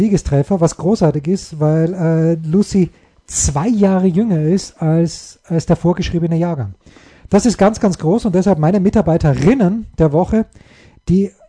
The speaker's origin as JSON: {"language": "German", "region": "Styria", "country": "Austria", "lives_now": "Munich, Germany", "said": "A steht hier, also in der Steiermark, wo ich herkomme, der ASK ist der Arbeitersportclub, aber wir sind ja in München."}